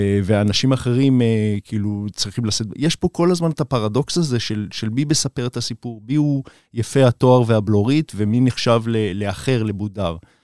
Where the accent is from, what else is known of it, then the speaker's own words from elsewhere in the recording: Beersheba, Southern District, Israel; אני גדלתי בבאר שבע